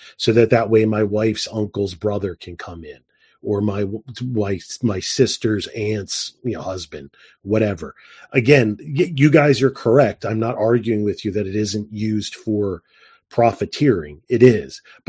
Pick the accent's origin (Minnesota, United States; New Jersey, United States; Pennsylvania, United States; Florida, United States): New Jersey, United States; I was talking about growing up, where I grew up in New Jersey.